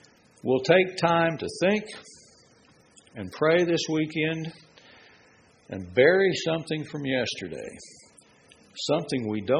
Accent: Oklahoma, United States; It was colorful growing up in Oklahoma, that's what I'm going to say.

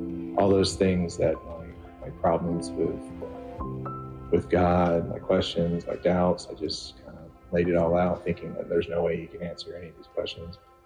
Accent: North Carolina, United States; now in Florida, United States; Kind of my story is I grew up in North Carolina, and my parents took me to church here and there

